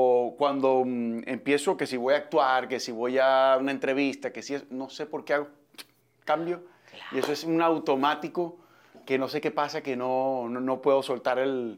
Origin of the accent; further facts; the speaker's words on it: Maracaibo, Zulia, Venezuela; Maracaibo, mi ciudad natal y bueno, mi país Venezuela